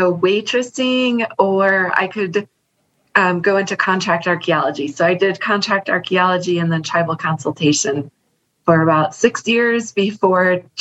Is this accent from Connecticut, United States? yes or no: yes; Connecticut, United States; also born or lived in Virginia; I grew up in Connecticut, in Western Connecticut. Green, green place.